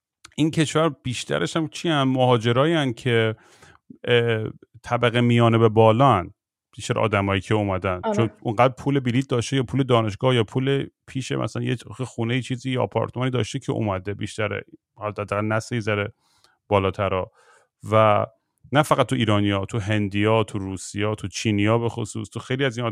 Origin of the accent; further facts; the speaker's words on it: Tehran, Tehran Province, Iran; also born or lived in New York / Los Angeles / London; ما تو تهران بزرگ شدیم و من نیویورک و الی و اینا و لندن زندگی کردم